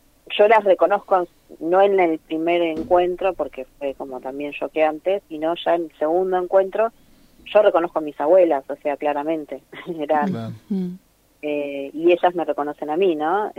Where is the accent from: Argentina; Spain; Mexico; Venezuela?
Argentina; Córdoba; born there; Nací en el año 73 en Córdoba, en la Clínica del Niño